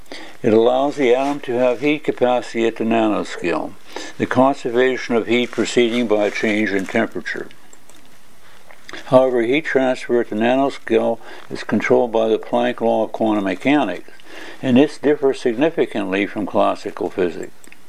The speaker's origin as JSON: {"language": "English", "country": "United States", "lives_now": "Berlin, Germany", "said": "I'm an American living in Berlin"}